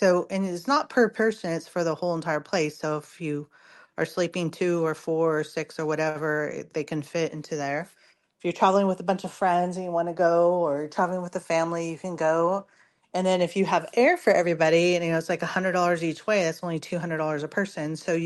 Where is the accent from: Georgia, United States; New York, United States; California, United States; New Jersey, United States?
California, United States; because I'm from California.